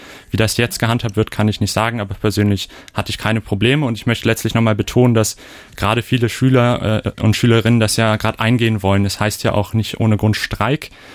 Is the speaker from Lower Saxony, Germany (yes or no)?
no; Potsdam, Brandenburg, Germany; Ich komme aus Potsdam.